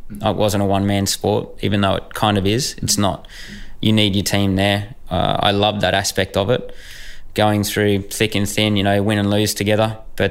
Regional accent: Australia; We had help from the Grand Prix Association because we're Australian and one of the only ones in the championship.

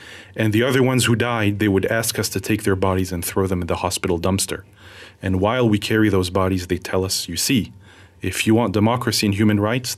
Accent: Syria; born or raised there

